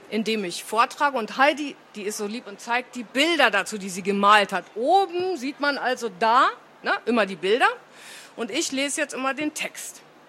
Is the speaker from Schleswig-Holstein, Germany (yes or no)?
yes; Lübeck, Schleswig-Holstein, Germany; born there; now in Berlin, Germany; Und dann ist sie nach Berlin gezogen, genau wie ich. Ich bin nämlich auch nicht in Berlin geboren, sondern in Lübeck. Das liegt an der Ostsee.